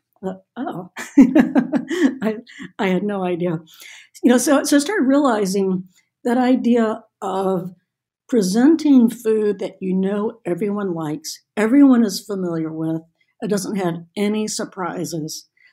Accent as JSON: {"language": "English", "region": "the South", "country": "United States", "said": "So partly the simplicity shocked me as a Southerner to make something for a holiday, it has to be complicated."}